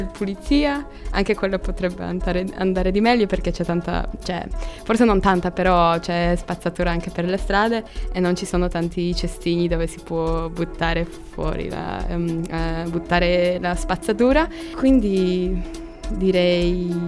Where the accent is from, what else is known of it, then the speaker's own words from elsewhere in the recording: Poland; now in Cagliari, Italy; Vengo dalla Polonia.